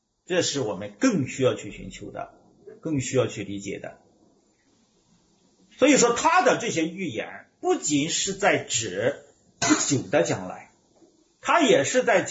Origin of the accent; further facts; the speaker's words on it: China; 因为他所说的不是在说我们中国人，是不是？